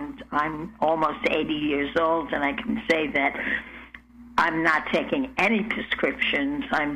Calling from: New York, United States; I'm calling in from New York.

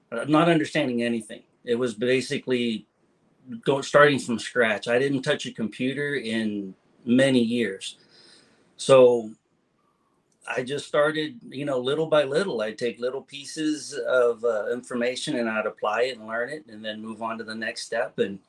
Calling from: Edinburg, Texas, United States; From Edinburgh, Texas.

